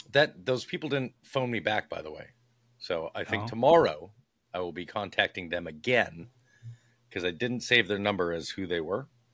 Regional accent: Ireland; No. No, I'm Irish.

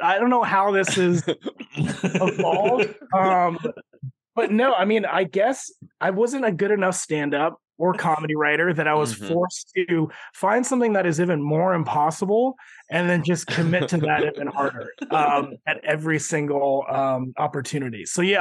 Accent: Philippines; I'm Filipino. He's an icon to our people.

